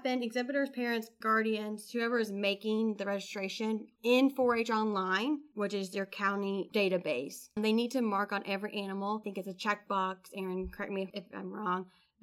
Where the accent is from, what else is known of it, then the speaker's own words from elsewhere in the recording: Indiana, United States; I come from Southern Indiana. I was a 10-year 4-H member.